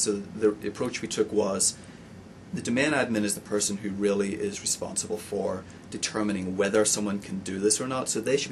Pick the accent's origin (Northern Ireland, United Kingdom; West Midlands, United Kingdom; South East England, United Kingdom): Northern Ireland, United Kingdom; Belfast; I'm from Belfast and John's from Dublin.